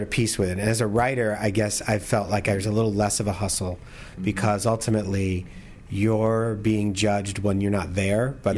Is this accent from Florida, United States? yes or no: no; Tucson, Arizona, United States; moved away as an adult; No, I grew up in Tucson, and I didn't want to have anything to do with winter or snow or nothing.